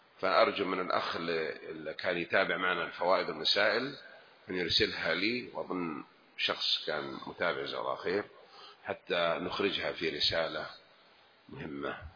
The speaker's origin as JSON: {"language": "Arabic", "region": "Najd", "country": "Saudi Arabia", "said": "لما يسمونه عندنا في نجد حفرة المندل"}